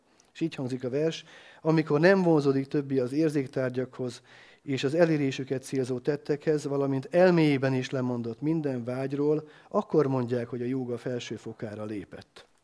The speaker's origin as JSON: {"language": "Hungarian", "town": "Szeged", "region": "Csongrád-Csanád", "country": "Hungary", "said": "Szegedi vagyok, nem tudom, ki ismeri Szegedet"}